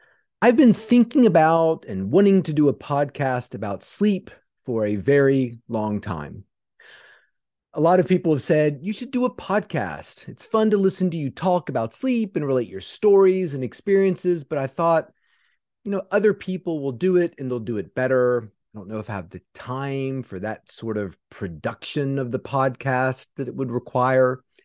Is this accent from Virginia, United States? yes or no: yes; Salem, Virginia, United States; I grew up in Salem, Virginia, in a sort of suburb of Roanoke, Virginia, down in the southwest part of Virginia.